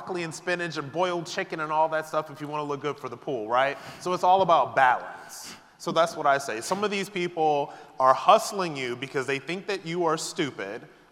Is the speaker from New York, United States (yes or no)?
yes; New York, United States; I'm from New York.